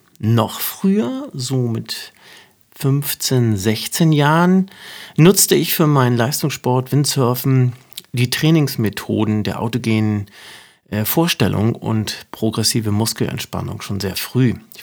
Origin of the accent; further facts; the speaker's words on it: Sankt Peter-Ording, Schleswig-Holstein, Germany; Wassersport gehört seit meiner Kindheit in St. Peter-Ording, da bin ich von weg geboren, ne?